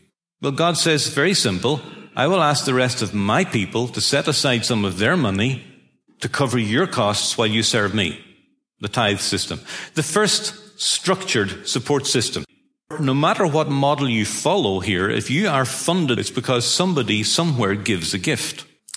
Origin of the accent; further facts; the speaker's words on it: Ireland; I can talk. We're Irish. I kissed the Blarney Stone when I was 10. Irish people can talk. We can tell stories.